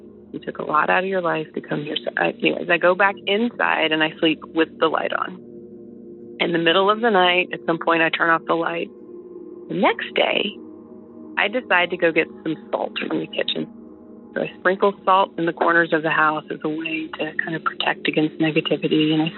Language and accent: English; Asheville, North Carolina, United States; I'm from Asheville, North Carolina.